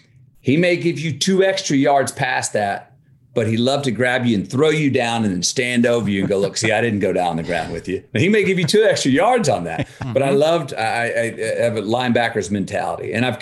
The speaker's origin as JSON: {"language": "English", "region": "Texas", "country": "United States", "tie": "born or raised there", "said": "I grew up in Texas. My brothers and I all played football up to a certain level."}